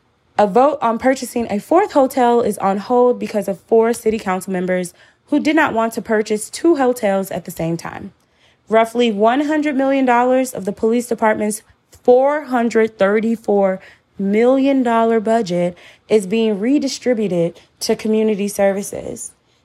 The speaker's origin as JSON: {"language": "English", "region": "Missouri", "country": "United States", "tie": "born or raised there", "said": "Corey's a Democrat from my home state of Missouri."}